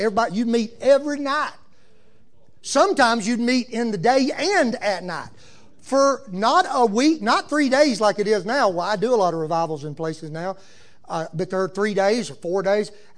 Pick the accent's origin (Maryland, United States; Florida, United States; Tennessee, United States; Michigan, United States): Tennessee, United States; born there; So I was born in Middle Tennessee. I really am a hillbilly.